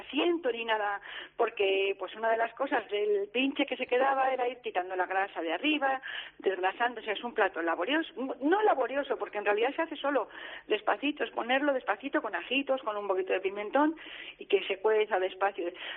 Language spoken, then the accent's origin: Spanish; Castile and León, Spain; el ajo carretero es un plato muy, muy, muy antiguo y muy tradicional de mi pueblo. Bueno, de la zona de Pinares, de Soria y Burgos.